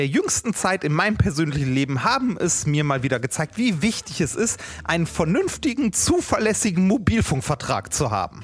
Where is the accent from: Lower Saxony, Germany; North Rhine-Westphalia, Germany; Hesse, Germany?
North Rhine-Westphalia, Germany; Essen; born there; ich bin in Essen geboren worden.